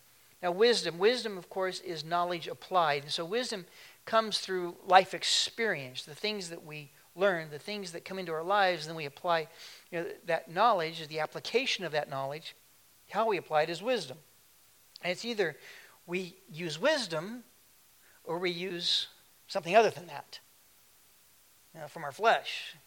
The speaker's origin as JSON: {"language": "English", "town": "Tulalip", "region": "Washington", "country": "United States", "tie": "born or raised there", "said": "When I was a kid, growing up in Tulalip, I used to be there, sit there with my grandfather"}